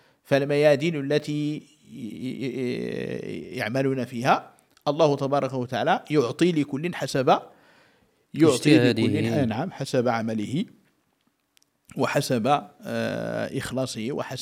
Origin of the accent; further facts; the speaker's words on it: Morocco; وبالمناسبة رأينا نحن في المغرب، أحكام الأسرة